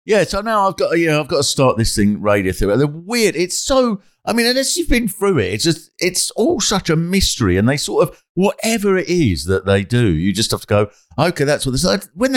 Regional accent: England, United Kingdom; Well, I keep getting asked that, as people do, because we're English and polite

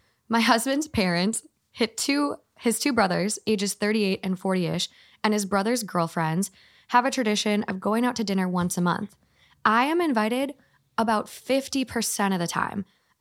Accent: Minnesota, United States; I'm from Minnesota. So her husband played

